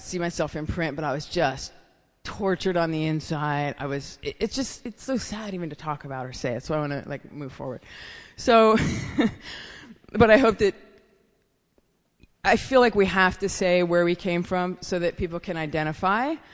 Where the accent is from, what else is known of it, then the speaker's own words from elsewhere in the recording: Oregon, United States; I'm from Oregon. If anyone here's from Oregon. And I moved from Oregon to Paris, and I went and lived there for 2 years